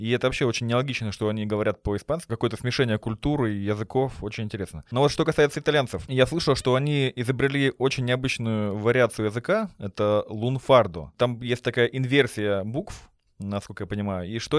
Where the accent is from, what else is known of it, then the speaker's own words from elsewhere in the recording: Kursk, Kursk Oblast, Russia; Я вообще из Курска, и мы там говорили часто «г»